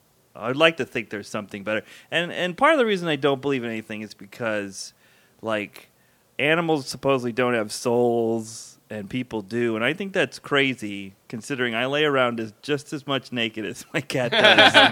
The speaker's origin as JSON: {"language": "English", "town": "Chicago", "region": "Illinois", "country": "United States", "said": "Well, I'm from Chicago."}